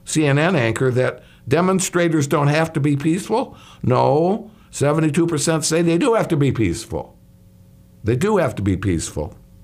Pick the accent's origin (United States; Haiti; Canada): Canada; Well, I'm from Canada, so that goes without saying.